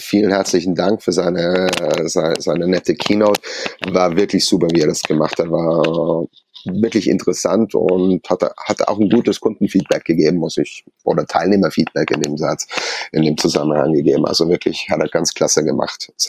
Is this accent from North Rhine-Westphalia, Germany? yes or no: no; Munich, Bavaria, Germany